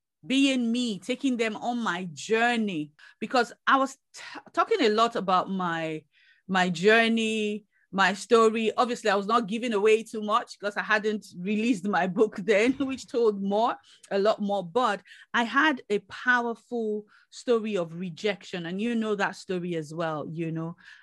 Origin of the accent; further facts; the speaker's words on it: United Kingdom; Yeah, we're British.